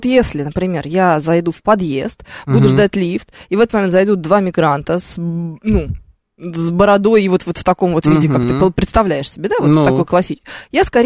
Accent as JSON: {"language": "Russian", "region": "Moscow", "country": "Russia", "tie": "born or raised there", "said": "мы родились и живем в Москве."}